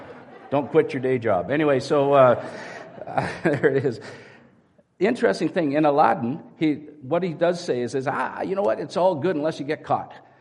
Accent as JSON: {"language": "English", "country": "Canada", "said": "I went, oh, right. I'm a Canadian."}